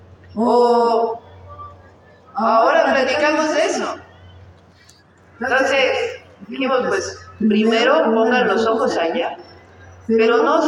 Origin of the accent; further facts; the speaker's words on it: Mexico; así somos las mexicanas y los mexicanos.